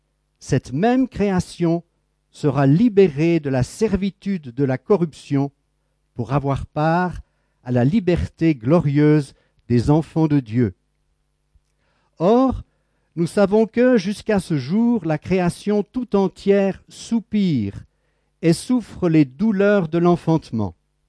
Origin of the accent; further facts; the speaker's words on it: Blonay, Vaud, Switzerland; mon épouse et moi-même, nous sommes vaudois. Ma femme est de Vevey, moi je suis de Blonay.